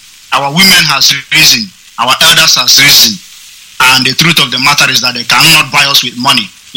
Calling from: Abakaliki, Ebonyi, Nigeria; I'm calling from Abakaliki province of Biafra land.

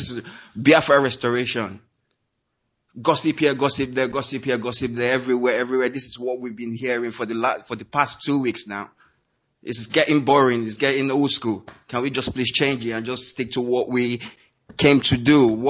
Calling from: London, United Kingdom; I'm calling from West London.

